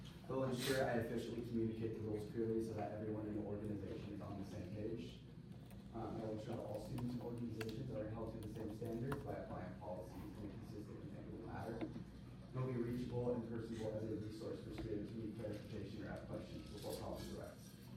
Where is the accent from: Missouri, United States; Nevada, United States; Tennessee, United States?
Nevada, United States; Reno; can you tell a little bit about me? So I'm from Reno, Nevada.